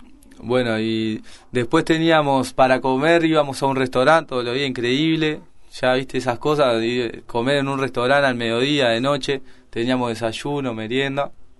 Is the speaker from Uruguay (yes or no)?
yes; Montevideo, Uruguay; todos los que participábamos de la selección somos de Montevideo, no, pero estamos acá en Montevideo